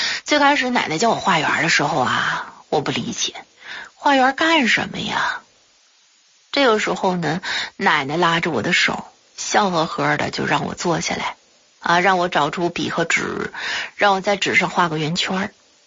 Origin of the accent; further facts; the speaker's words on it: Tsetang, Tibet, China; 我就是在敬老院里长大的孤儿， 关于我的身世，在整个的西藏山南的泽当镇，那几乎是家喻户晓了啊！